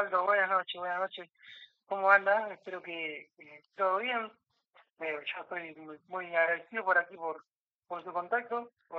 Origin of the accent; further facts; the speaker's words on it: Las Talitas, Tucumán, Argentina; born there; Sí, ahí nací, en Tucumán, como usted dice.